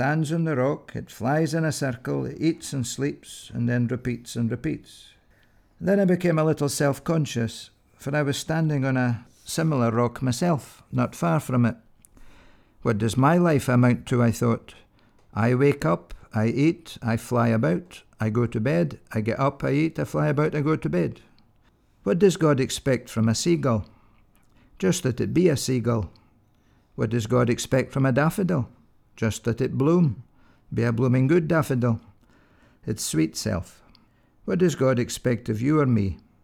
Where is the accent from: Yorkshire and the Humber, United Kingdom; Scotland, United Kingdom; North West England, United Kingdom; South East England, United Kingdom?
Scotland, United Kingdom; Inverallochy; I had a very memorable, moving experience at my home village in Aberdeenshire, in Verallachie.